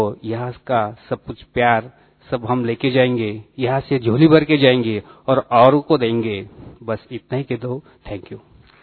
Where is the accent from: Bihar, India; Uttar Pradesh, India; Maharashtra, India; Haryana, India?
Maharashtra, India; Malegaon; मैं मालेगांव से हूं, मालेगांव महाराष्ट्र।